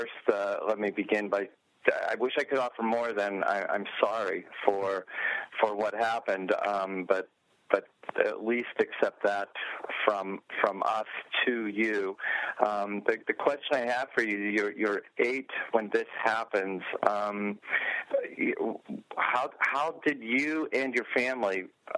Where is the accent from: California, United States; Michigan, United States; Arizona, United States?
California, United States; Los Angeles; I'm one of nine kids. I was born in South Central, like you said, raised there.